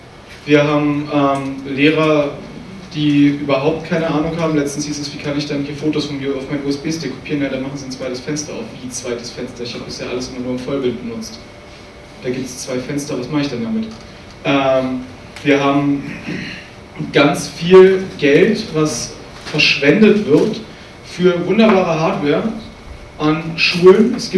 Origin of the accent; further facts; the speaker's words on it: Berlin, Germany; Ich komme aus Berlin, deswegen Berlin als Beispiel hier